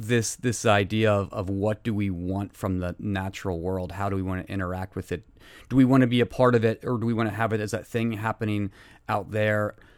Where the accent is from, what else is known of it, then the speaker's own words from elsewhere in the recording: Pennsylvania, United States; I'm from Berks County originally, a rural area where we could take our pick of creeks and lakes to go and splash around.